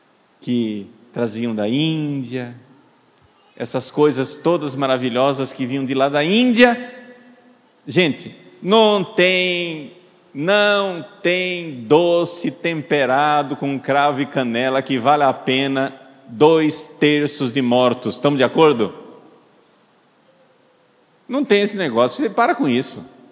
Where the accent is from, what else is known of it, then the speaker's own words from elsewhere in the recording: Recife, Pernambuco, Brazil; eu devo ter aí na minha origem, tem sangue português, tem sangue espanhol, porque eu sou de lá de Recife, do Recife, tem sangue holandês, provavelmente também deve ter sangue negro, deve ser sangue indígena.